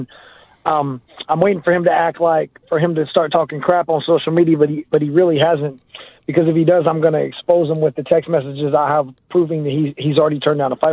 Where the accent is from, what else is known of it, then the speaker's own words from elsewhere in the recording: Austin, Texas, United States; I should be able to fight in 9 weeks in my home state in Austin, Texas, is what I should get.